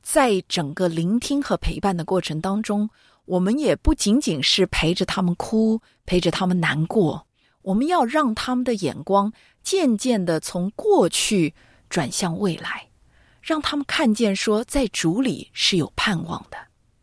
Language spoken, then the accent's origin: Chinese; China; 因为我们中国人有句老话说